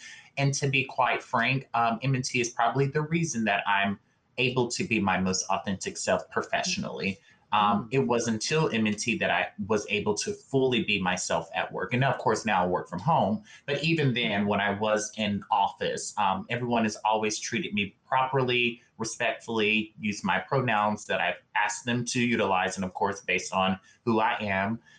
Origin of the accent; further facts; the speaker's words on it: Deep South, United States; You know, that's just how I was raised in the Deep South.